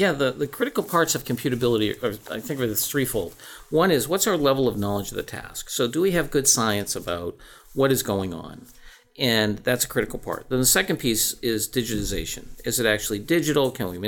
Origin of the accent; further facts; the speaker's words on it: Brockton, Massachusetts, United States; now in Boston, United States; Now, I grew up in Brockton, Mass. I live in Boston.